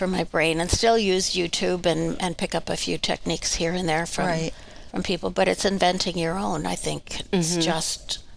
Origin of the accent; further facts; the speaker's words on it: Wisconsin, United States; At the time, it was just old houses and some of the memories I had in growing up in Wisconsin.